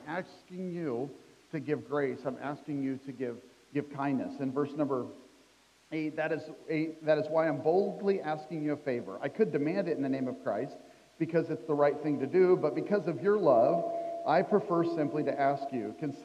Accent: Kansas, United States; So in our life, I grew up in Kansas.

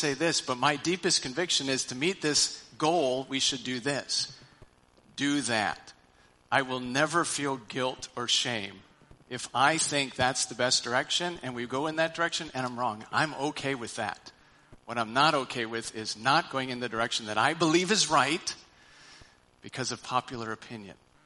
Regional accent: Wisconsin, United States; I grew up in Wisconsin. Bags. So that's why I say satchels.

